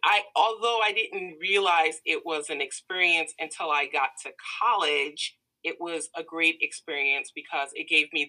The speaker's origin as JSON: {"language": "English", "town": "Danbury", "region": "Connecticut", "country": "United States", "also_born_or_lived": "Hartford", "said": "I'm from Danbury and Hartford, Connecticut."}